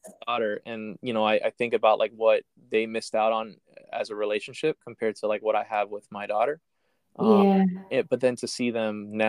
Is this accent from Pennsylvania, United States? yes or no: no; Miami, Florida, United States; I grew up in Miami